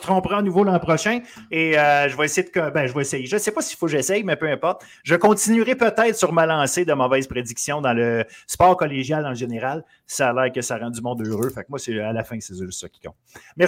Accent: Quebec, Canada; chez nous, au Québec

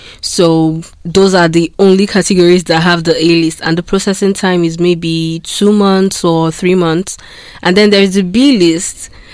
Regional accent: Nigeria; because currently I come from Nigeria and the student visa has two categories.

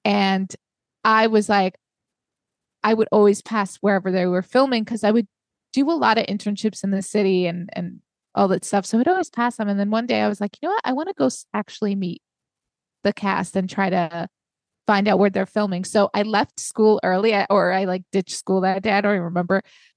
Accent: New York, United States; As a New Yorker, Gossip Girl premiered when I was 16 or 17 years old

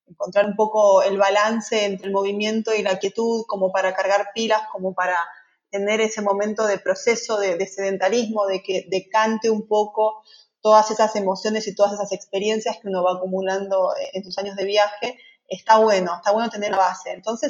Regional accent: San Nicolás de los Arroyos, Buenos Aires Province, Argentina; Yo soy de San Nicolás, nací acá, y aunque toda mi vida luché por irme de acá, las vueltas de la vida hicieron que terminara eligiendo San Nicolás otra vez para sentarme.

